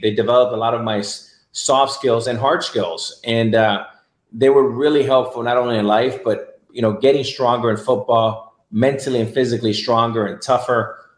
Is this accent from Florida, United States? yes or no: yes; Miami, Florida, United States; So I grew up in Miami, and Miami is wholly different than it is today. It was obviously much smaller, and not as kind of a global city